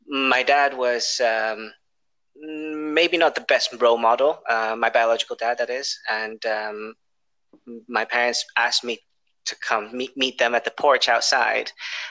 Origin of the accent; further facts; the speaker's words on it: England, United Kingdom; born there; also born or lived in Indonesia; So, I was born in England. From a biological dad who was British, and a mother who was Indonesian. And as a kid, as a baby, I moved to Indonesia until I was about 5 years old.